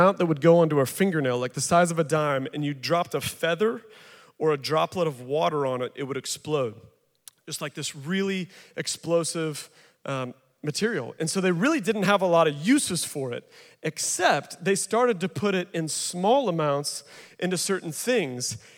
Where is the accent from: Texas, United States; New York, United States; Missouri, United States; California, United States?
Missouri, United States; You might know them as pop snaps or whippersnappers where I grew up in Missouri.